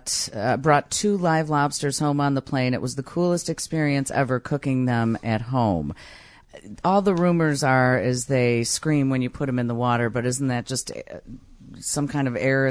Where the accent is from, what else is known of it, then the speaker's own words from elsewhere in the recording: Midwest, United States; Again, I'm from the Midwest. I've never been to Maine.